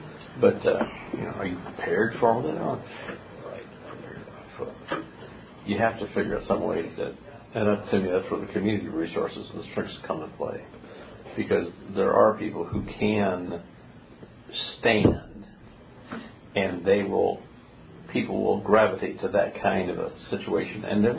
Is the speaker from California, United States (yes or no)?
yes; California, United States; also born or lived in Oklahoma; I grew up down in Southern California, so you have some earthquake experience, though, still. Lived in Oklahoma for a while, too